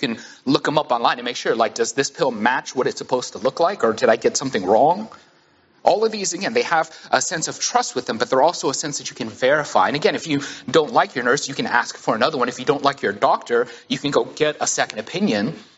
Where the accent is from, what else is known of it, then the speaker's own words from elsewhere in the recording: Houston, Texas, United States; It'd be the same as me saying, like, well, I grew up in Alief, which is a small region in Houston, right?